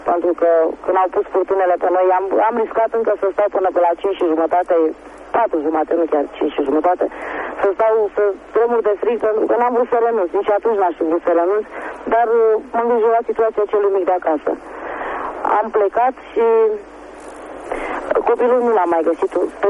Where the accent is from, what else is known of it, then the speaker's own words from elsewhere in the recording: Botoșani, Botoșani County, Romania; moved away as an adult; now in Bucharest, Romania; bucureșteancă nu sunt. Sunt evreică de origine, de fapt româncă, de la Botoșani. Și venită cu soț în București